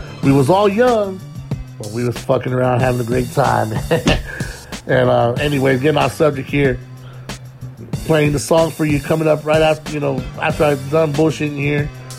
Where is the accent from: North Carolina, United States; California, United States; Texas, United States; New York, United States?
California, United States; They just, because we're from Cali. They love fools from Cali over there, man.